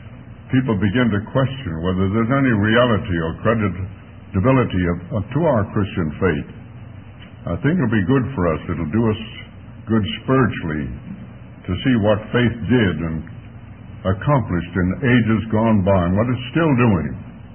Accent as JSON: {"language": "English", "town": "Jersey City", "region": "New Jersey", "country": "United States", "tie": "born there", "said": "Happened to have been born in the same city that I was born in, Jersey City, New Jersey."}